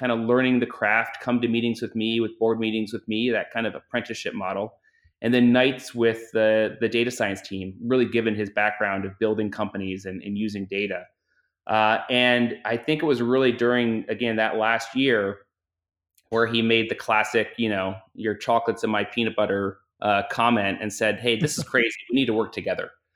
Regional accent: Philadelphia, Pennsylvania, United States; born there; So I was born in Philadelphia.

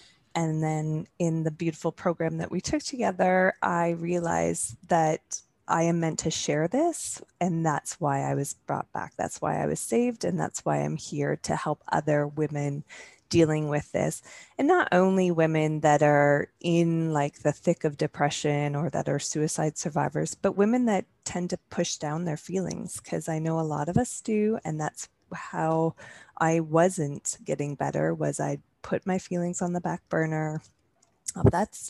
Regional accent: Ontario, Canada; Yeah, so I am from Ontario, Canada. Grown up here most of my life

